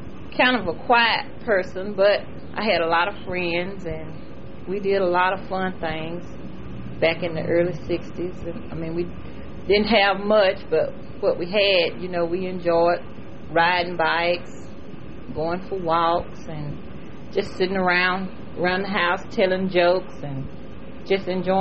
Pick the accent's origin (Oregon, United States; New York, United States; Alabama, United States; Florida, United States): Alabama, United States; Gadsden; I was born here in Gadsden at Baptist Memorial Hospital, which was the old Baptist Hospital located downtown on 7th Avenue, right off of 12th Street.